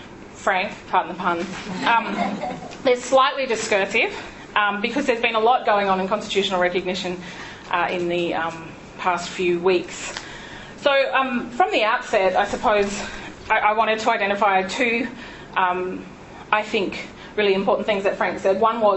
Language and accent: English; Queensland, Australia; I grew up in Queensland, in southwest Queensland